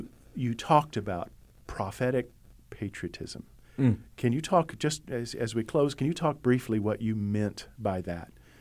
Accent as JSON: {"language": "English", "country": "United States", "said": "At the same time, as an American, I have the Second Amendment."}